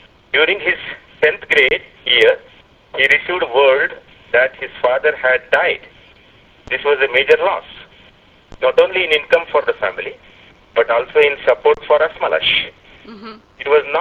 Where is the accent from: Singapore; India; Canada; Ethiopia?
India; Bangalore, Karnataka; So if you come to my native place, I am from Bangalore